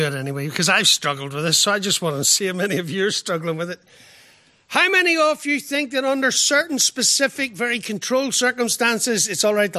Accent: Northern Ireland, United Kingdom; accent: Irish; Many of us with Irish accents were selected to go back home

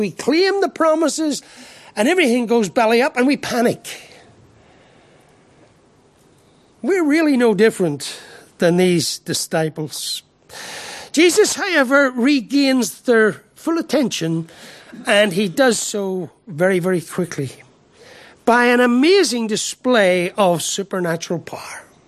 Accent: Ireland; I'm an Irishman and I really struggle with that.

